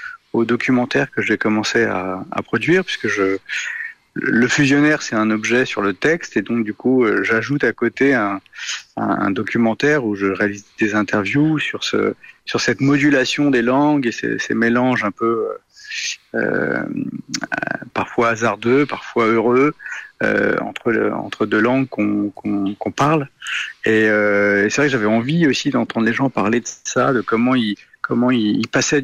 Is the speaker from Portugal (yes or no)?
yes; Portugal; now in France; en tant que Portugais en France, c'est toute notre vie, ça, de toujours ressentir le manque de la famille, du pays